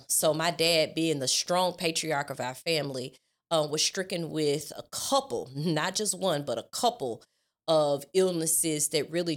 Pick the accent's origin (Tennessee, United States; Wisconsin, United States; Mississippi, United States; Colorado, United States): Mississippi, United States; Jackson; Yes, yeah, so I was raised in Jackson, Mississippi, a product of Jackson Public Schools